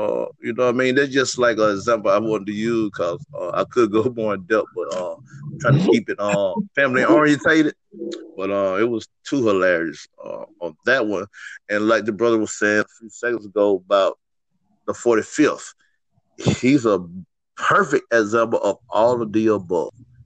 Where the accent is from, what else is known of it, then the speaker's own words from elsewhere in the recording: Columbia, Mississippi, United States; I campaign where I'm from Columbia, Mississippi, a nice little town out there far from Mississippi State.